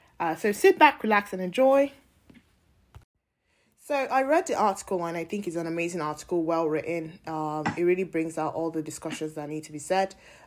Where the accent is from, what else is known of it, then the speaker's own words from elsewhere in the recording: Houston, Texas, United States; I'm from Houston, and I just imagine Houston to be a very industrial city.